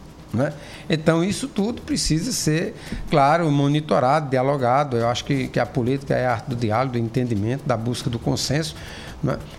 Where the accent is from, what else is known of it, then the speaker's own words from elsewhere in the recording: Sousa, Paraíba, Brazil; Você sabe que eu sou sertanejo, sou sozense